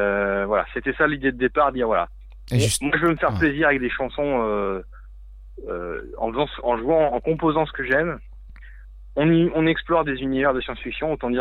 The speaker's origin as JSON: {"language": "French", "town": "Nantes", "region": "Pays de la Loire", "country": "France", "said": "Alors moi je suis nantais."}